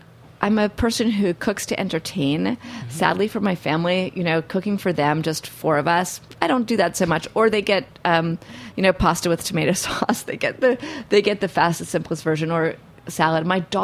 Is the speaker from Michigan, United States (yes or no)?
no; New York City, New York, United States; I don't drive because I grew up in New York City.